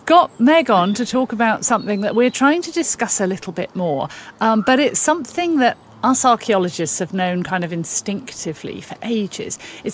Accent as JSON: {"language": "English", "country": "United Kingdom", "said": "I'm speaking as a British person here with extremely poor knowledge of United States history"}